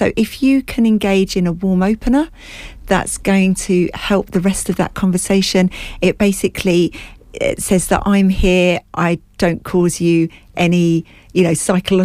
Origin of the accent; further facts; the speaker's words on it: United Kingdom; we're British and we don't like to upset anyone, and we're very polite.